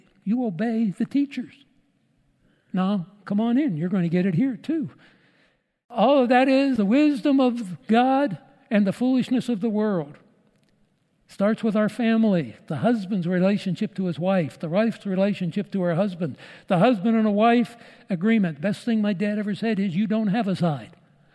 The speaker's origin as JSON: {"language": "English", "region": "Pennsylvania", "country": "United States", "tie": "born or raised there", "said": "I was raised outside of Pittsburgh"}